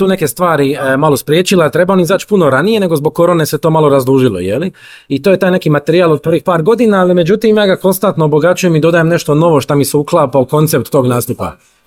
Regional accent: Split, Split-Dalmatia County, Croatia; jer kao Splićanin

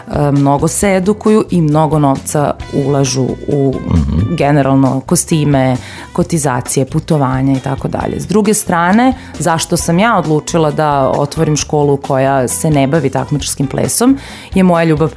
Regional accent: Serbia; I kod nas u Srbiji ima mnogo jako, jako dobrih igrača.

